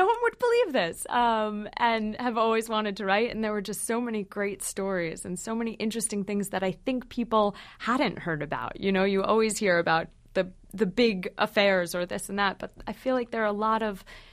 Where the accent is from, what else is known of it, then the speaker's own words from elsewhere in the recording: Dix Hills, New York, United States; But no, I am from Long Island and came home for the summer and started volunteering on Hillary's campaign